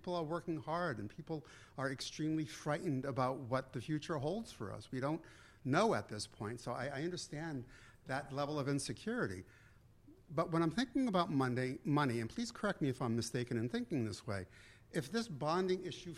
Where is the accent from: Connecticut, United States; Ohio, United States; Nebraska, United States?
Connecticut, United States; Norwich; now in Montville, United States; I was born and raised in Norwich, so moving into Montville was something, always kind of a joke, I guess.